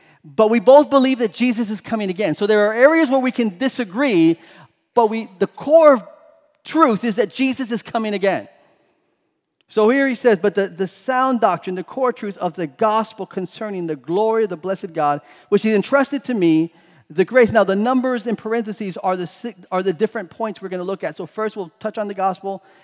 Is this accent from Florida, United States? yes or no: yes; Florida, United States; Growing up in South Florida, we had canals and we had lakes and we had alligators.